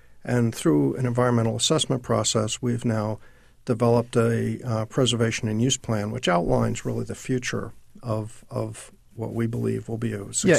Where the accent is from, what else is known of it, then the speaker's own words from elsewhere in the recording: New Jersey, United States; I don't know if you knew that I'm from New Jersey. So when we talk about the Jersey Shore, that's where I grew up.